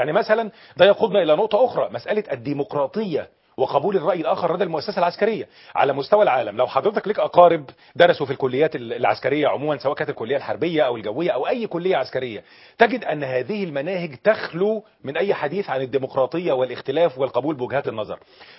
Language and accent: Arabic; Egypt